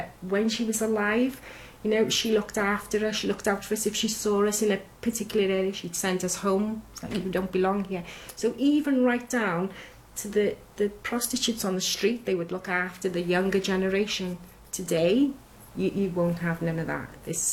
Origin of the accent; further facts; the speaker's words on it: Butetown, Wales, United Kingdom; As a child growing up in Butte Town, I had the opportunity to live in a multicultural society where I had opportunities to go to Sunday school on Sunday, go to mosque on Fridays.